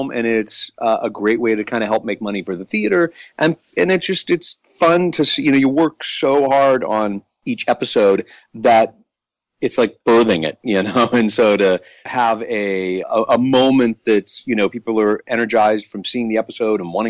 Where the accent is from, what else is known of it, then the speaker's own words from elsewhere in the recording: Kearney, Nebraska, United States; Yeah, I am from Kearney, Nebraska, which is the middle of – its significance is that it has no significance. You know, it's a very small town, and that's what I love about it.